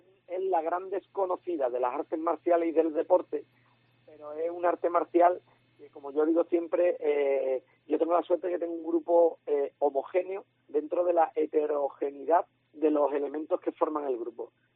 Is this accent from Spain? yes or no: yes; Cádiz, Andalusia, Spain; born there; also born or lived in San Fernando; yo nací en Cádiz, yo he estado viviendo en San Fernando muchísimos años. Cierto es que hace 6 años ya va a ser que me fui a vivir a Chiclana